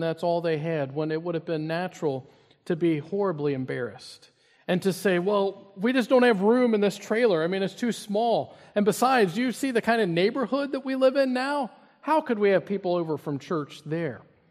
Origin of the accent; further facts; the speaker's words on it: Kentucky, United States; if you know anything about Kentucky, which is my home state, there are a lot of single-wide trailers